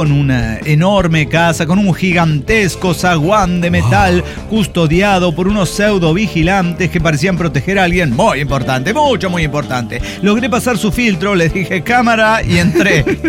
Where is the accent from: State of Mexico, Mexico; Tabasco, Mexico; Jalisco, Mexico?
State of Mexico, Mexico; Pero yo soy del Estado de México.